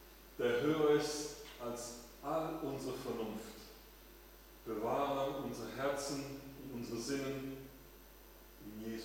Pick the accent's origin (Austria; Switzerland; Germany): Switzerland; Für diejenigen, die als Schweizer im Ausland gewohnt haben, ich glaube, das sind die, die am meisten den 1. August feiern. Zumindest war es bei uns so.